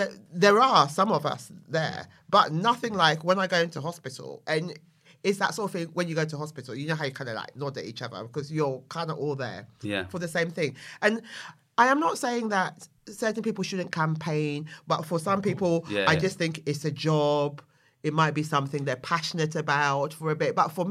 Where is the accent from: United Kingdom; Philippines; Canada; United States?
United Kingdom; London; Yeah, I am. And yeah. hello to my Bermondsey boys.